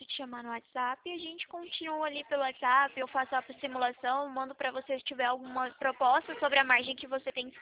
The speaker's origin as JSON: {"language": "Portuguese", "town": "Campinas", "region": "São Paulo", "country": "Brazil", "said": "Eu sou de Campinas, São Paulo."}